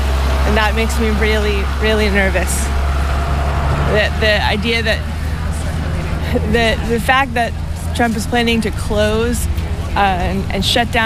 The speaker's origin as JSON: {"language": "English", "region": "Vermont", "country": "United States", "said": "I'm from Vermont."}